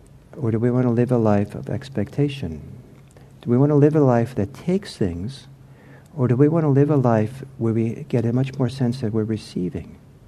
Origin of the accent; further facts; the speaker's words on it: Geneva, Switzerland; now in United States; But when I was growing up in Geneva in the 1950s, we had to boil the water because the water wasn't clean.